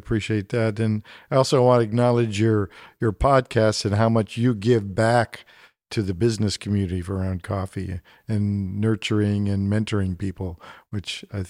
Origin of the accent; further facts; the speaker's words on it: California, United States; because we come from the San Joaquin Valley, you know, small town roots relatively.